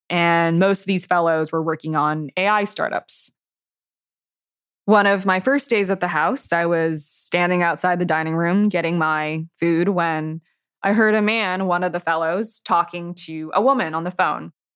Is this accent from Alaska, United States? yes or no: no; California, United States; now in Greenwich, United States; I'm a writer based in Greenwich, Connecticut. I've been around technology basically my whole life. I grew up in Silicon Valley.